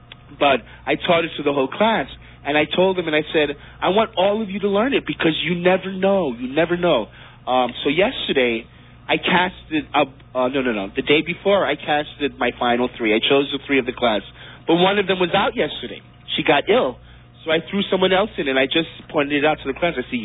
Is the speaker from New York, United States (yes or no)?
yes; New York, United States; So the fact that I'm Hispanic, I grew up in New York.